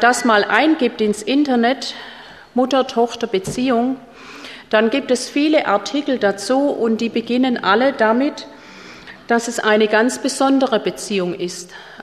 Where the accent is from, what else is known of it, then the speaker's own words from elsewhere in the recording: Stuttgart, Baden-Württemberg, Germany; accent: Swabian; Ich komme aus der schwäbischen Landeshauptstadt, wie wahrscheinlich unschwer zu hören ist. Ich bin am Fuße der Schwäbischen Alb geboren, 58 Jahre alt.